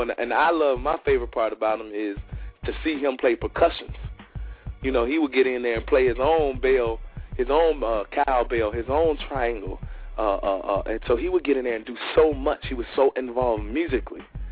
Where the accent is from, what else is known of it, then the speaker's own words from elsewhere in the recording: Chicago, Illinois, United States; like I said, I'm from Chicago